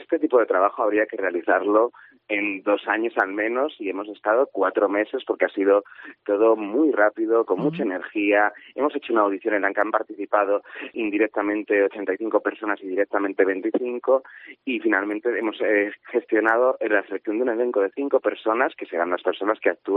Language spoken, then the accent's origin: Spanish; Castile and León, Spain; Todo este trabajo de investigación me ha llevado a conocer cosas que no conocía de mi tierra, a descubrir todo el impacto que tuvimos del País Vasco